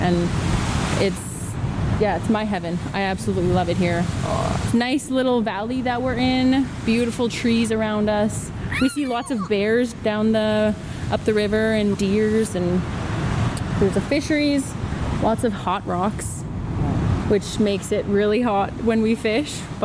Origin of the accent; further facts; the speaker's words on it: Witset, British Columbia, Canada; I'm 27 years old, born and raised in Whitsett, formerly known as Morristown.